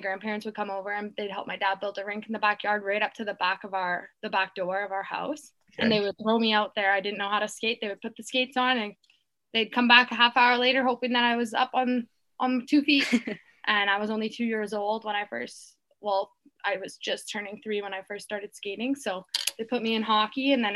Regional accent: England, United Kingdom; So we are English and okay. Not French.

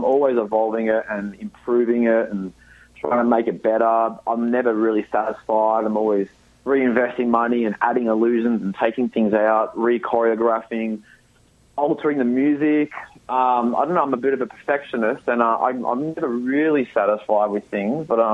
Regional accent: Australia; I'm an Australian myself.

